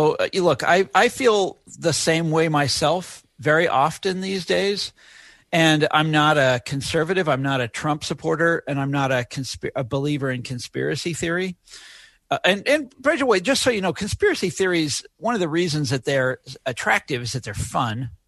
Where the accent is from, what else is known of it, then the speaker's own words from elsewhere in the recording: Kansas City, Missouri, United States; I spent a lot of time in my hometown of Kansas City, which once had one of the great regional newspapers in America.